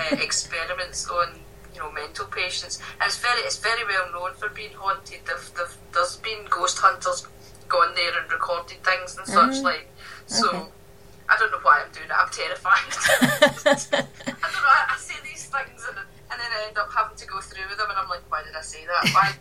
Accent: Ayr, Scotland, United Kingdom; I'm not actually from Glasgow. I'm from a small seaside town called Ayr, which is about 30 miles away from Glasgow.

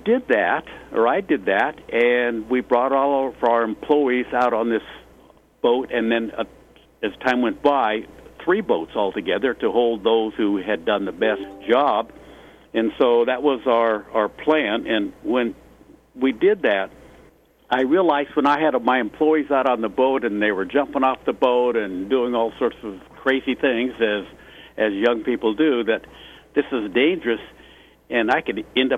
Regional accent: Spokane, Washington, United States; also born or lived in San Clemente / San Diego; now in Seattle, United States; even though I live in Seattle, I was raised in Spokane, but I went to high school in San Clemente.

